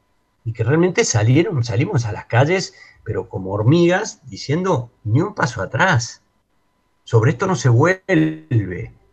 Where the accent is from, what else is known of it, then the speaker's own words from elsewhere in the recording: Argentina; como padres, hermanos, como argentinos